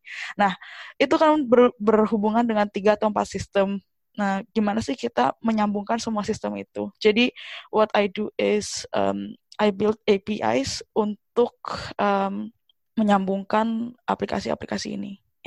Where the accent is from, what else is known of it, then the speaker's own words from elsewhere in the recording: Bekasi, West Java, Indonesia; moved away as an adult; now in Belfast, United Kingdom; aku asalnya dari Bekasi di Indonesia, terus pindah ke UK tahun 2012 untuk kuliah, terus sekarang kerja di Belfast di Irlandia Utara.